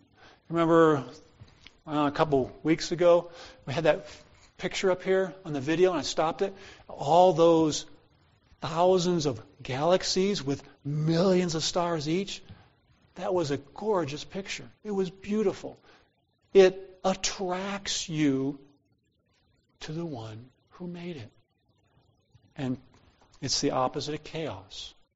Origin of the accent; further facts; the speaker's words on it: Ohio, United States; I grew up in Ohio. There were lots of churches that taught women should not braid their hair or wear jewelry based on this passage.